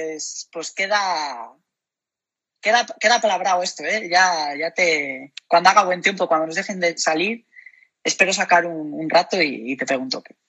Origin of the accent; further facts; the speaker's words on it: Omaña, Castile and León, Spain; Y es que yo soy de Omaña, vamos, yo.